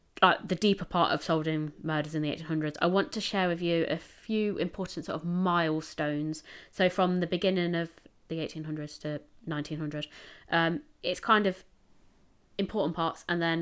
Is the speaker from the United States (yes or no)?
no; United Kingdom; so as British people aren't very good at starting things, so we take it off everyone else.